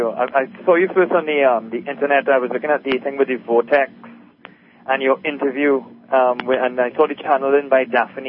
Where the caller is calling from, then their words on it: Trinidad & Tobago; I'm calling from Trinidad and Tobago in the West Indies.